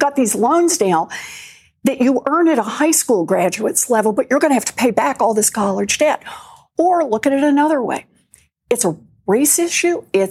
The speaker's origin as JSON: {"language": "English", "region": "Oklahoma", "country": "United States", "tie": "born or raised there", "said": "So, look, I grew up in Oklahoma, and I grew up at a time when abortion was illegal."}